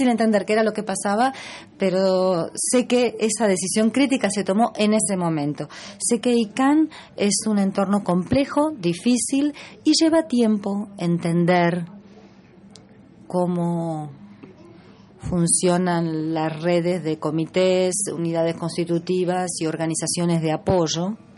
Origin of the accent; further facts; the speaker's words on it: Belgium; vengo de Bélgica, representando a la Comisión Europea